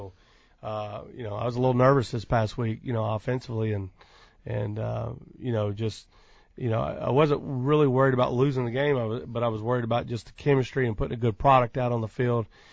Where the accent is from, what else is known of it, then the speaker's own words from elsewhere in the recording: Alabama, United States; I'm from Alabama, so obviously, I can remember as a kid when Charles Barkley was playing there and Chuck Persons and Westbrook.